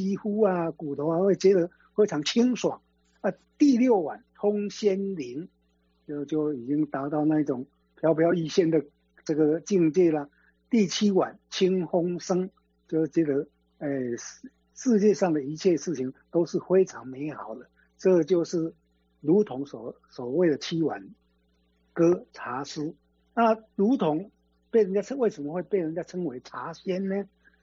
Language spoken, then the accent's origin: Chinese; China; 我们中国人讲究的就是要自己经常内省